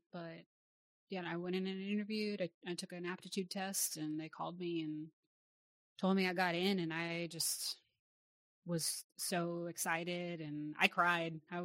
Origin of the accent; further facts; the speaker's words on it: Alaska, United States; now in Texas, United States; even though I live in Texas now, I'm from Alaska, and growing up, all the men in my family are blue collar workers.